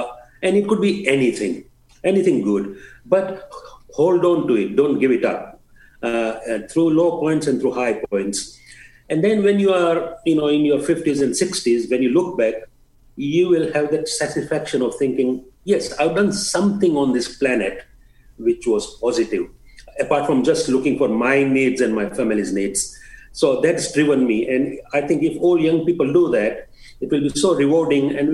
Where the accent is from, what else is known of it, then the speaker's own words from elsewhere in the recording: Kenya; moved away as an adult; Yes, so as you mentioned, I came from Kenya at the age of about, I was 18, I think, 18 or 19.